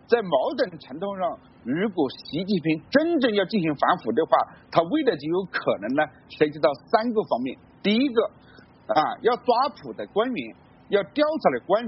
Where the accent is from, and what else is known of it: China